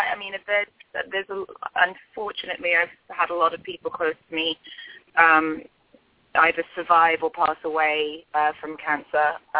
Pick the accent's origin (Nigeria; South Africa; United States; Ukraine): Nigeria; I'm from Nigeria, and unfortunately, recently they outlawed homosexuality as punishable by death. I'm also biracial, and my parents met in this country